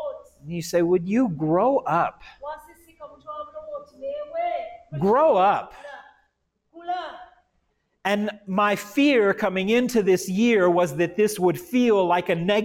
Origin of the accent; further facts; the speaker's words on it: United States; Can I just tell you, as an American, there's something very uncomfortable about your culture. When I go home to America